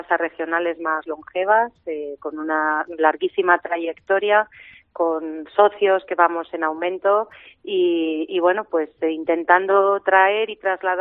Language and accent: Spanish; Valladolid, Castile and León, Spain; mi padre es de Lugo, yo soy vallisoletana